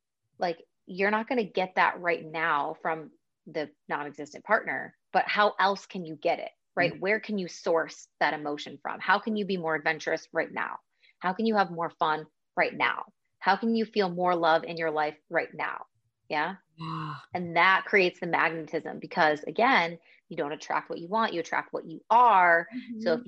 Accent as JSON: {"language": "English", "town": "Buffalo", "region": "New York", "country": "United States", "lives_now": "Spain", "said": "Yeah, I literally hate being cold. And I'm also from Buffalo, which is like also snow central."}